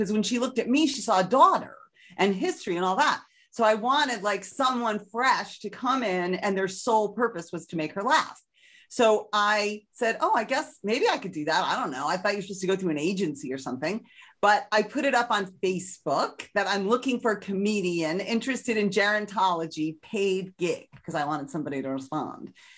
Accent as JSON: {"language": "English", "country": "United States", "said": "I'm an American, so that's a big deal."}